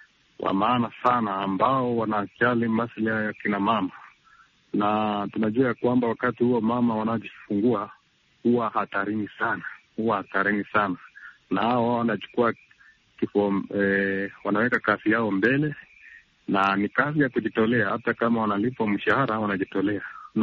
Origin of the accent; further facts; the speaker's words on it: Eldoret, Uasin Gishu County, Kenya; natoka mji wa Eldoret nchini Kenya.